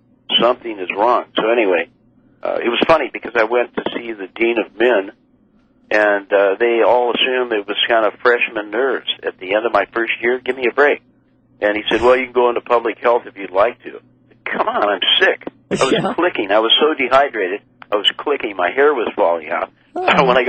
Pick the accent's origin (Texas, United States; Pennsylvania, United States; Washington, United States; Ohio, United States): Washington, United States; born there; Because, you know, I was born in Puget Sound. I'm out in the woods, and I got to get out.